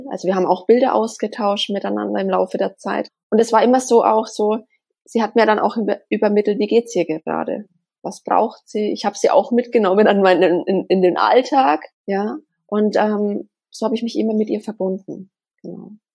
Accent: Bavaria, Germany; wir kommen aus Deutschland, aus Bayern, aus der Nähe von Bamberg.

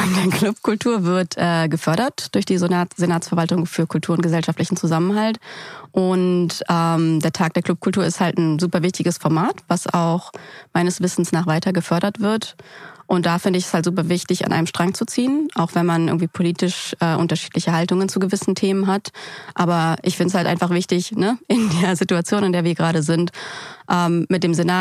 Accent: Berlin, Germany; Ich bin ja auch Berlinerin und hier aufgewachsen und habe Berlin in unterschiedlichen Phasen auch miterlebt.

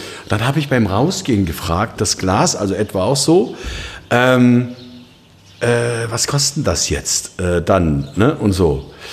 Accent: East Germany, Germany; Ich bin im Osten groß geworden und war sozusagen in der vorwendischen Zeit, also in den Jahren 85 bis 89, in Erfurt engagiert.

